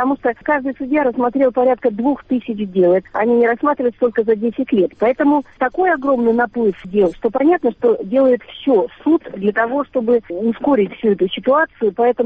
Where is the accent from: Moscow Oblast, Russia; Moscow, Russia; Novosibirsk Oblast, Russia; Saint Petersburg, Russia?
Novosibirsk Oblast, Russia; Novosibirsk; now in Krymsk, Russia; Я приехала из Новосибирска, всю жизнь там прожила.